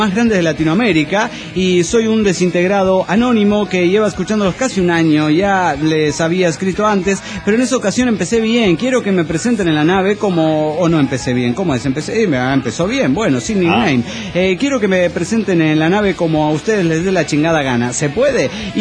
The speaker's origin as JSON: {"language": "Spanish", "region": "Mexico City", "country": "Mexico", "lives_now": "State of Mexico, Mexico", "said": "soy originario del DF mexicano, pero vivo en el Edomex."}